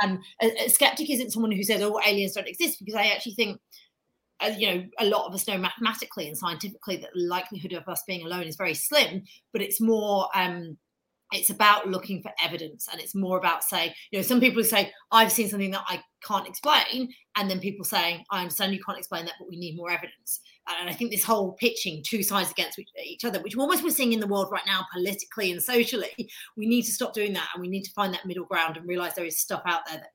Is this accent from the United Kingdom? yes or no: yes; United Kingdom; now in United States; I live in America. I'm obviously British, as you can tell by my accent, but I'm a very proud new American.